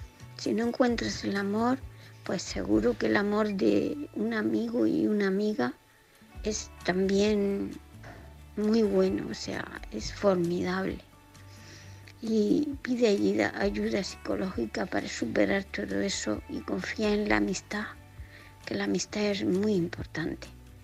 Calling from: Region of Murcia, Spain; de Murcia.

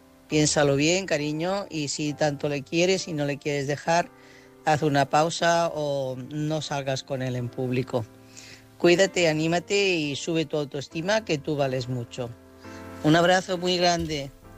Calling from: Girona, Catalonia, Spain; corresponsal de Girona.

